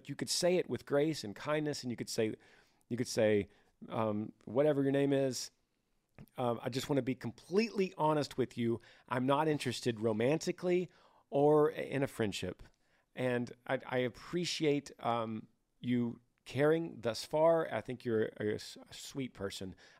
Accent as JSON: {"language": "English", "region": "Utah", "country": "United States", "said": "I'm from Utah."}